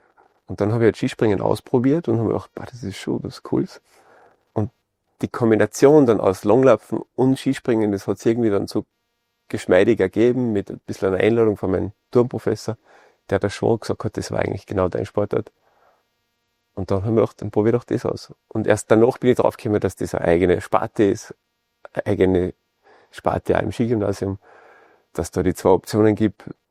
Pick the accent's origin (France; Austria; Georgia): Austria; Zell am See, Salzburg; aufgewachsen im Pinzgau, in Zell am See. Viel Schnee, auch damals schon Winter mit weniger Schnee.